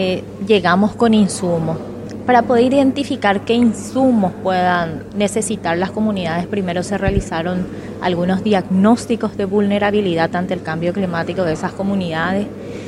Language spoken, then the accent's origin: Spanish; Paraguay; una satisfacción enorme como paraguaya